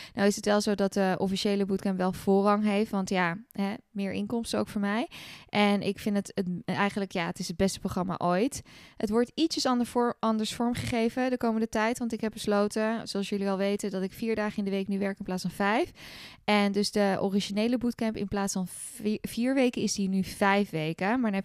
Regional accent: Netherlands; ik ben zelf Nederlander. Ik wil personen uit mijn eigen landje het liefst helpen.

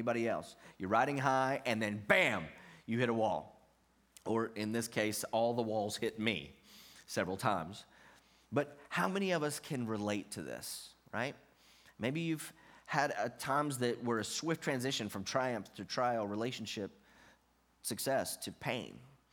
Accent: Virginia, United States; elementary school, growing up in Virginia, all of us neighborhood boys rode bikes.

